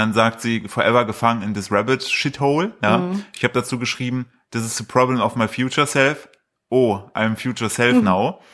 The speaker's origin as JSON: {"language": "German", "town": "Brilon", "region": "North Rhine-Westphalia", "country": "Germany", "tie": "born there", "accent": "Brilon", "said": "In Brilon. Ich bin in Brilon geboren. Jetzt habe ich auch so einen Brilon-Accent."}